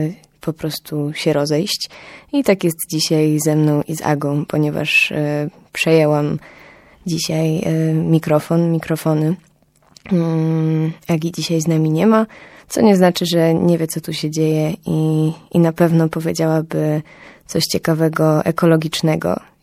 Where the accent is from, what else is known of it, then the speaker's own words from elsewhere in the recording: Bydgoszcz, Kuyavian-Pomeranian Voivodeship, Poland; Dzieje się troszkę w okolicach właśnie nadmorskich i gdzieś tam w moich rodzinnych stronach. Jestem z Bydgoszczy, ale to życie kulturalne przeżywam najbardziej w Trójmieście.